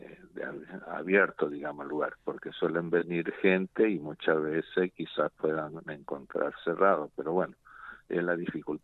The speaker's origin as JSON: {"language": "Spanish", "region": "Corrientes", "country": "Argentina", "lives_now": "Catamarca, Argentina", "said": "Yo en realidad soy correntino."}